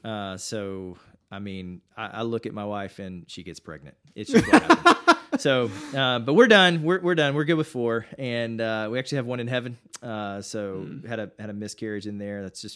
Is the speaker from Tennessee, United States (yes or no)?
yes; Knoxville, Tennessee, United States; Well, I grew up in Knoxville, so not too far from UT's campus